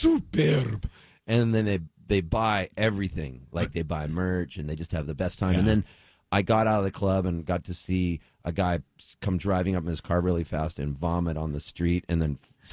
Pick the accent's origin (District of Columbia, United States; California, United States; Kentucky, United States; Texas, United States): California, United States; San Diego; it's just me, the skinny guy from San Diego. And I go, hi, you guys. … I'm here from San Diego.